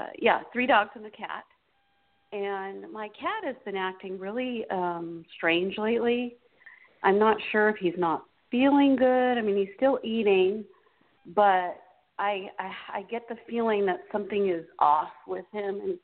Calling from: California, United States; I'm calling from California.

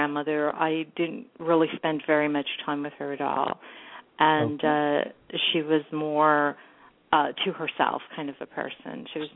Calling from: San Francisco, California, United States; I'm calling from San Francisco.

